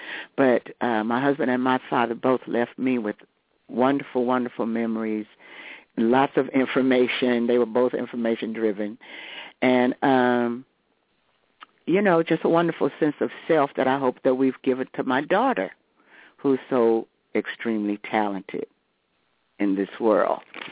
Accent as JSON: {"language": "English", "town": "Meridian", "region": "Mississippi", "country": "United States", "tie": "born or raised there", "said": "when I was growing up in Meridian, Mississippi, with my grandmother, who was a very, very active woman in the community and who was a teacher."}